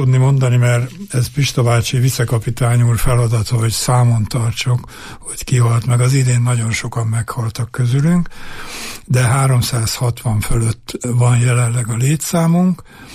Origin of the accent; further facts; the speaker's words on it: Borsod, Borsod-Abaúj-Zemplén, Hungary; born there; azért el kell mondanom, hogy én nem vagyok egri. Én Borsodon születtem véletlenül, és olyan trauma érhette a világot, hogy Borsodot rögtön megszüntették, Edelényhez csatolták, tehát nincs meg a szülőhelyem.